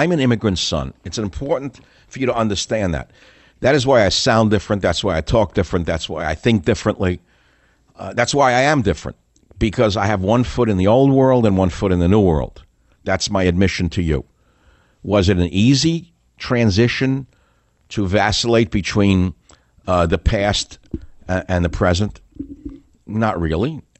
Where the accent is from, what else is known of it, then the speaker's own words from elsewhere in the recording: United States; Because I, as an American, a white boy, in an all-black village